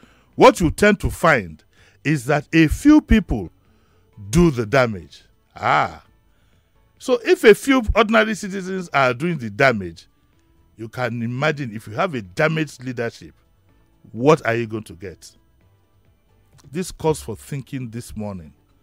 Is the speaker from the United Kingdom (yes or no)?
yes; United Kingdom; born there; I was born in the United Kingdom.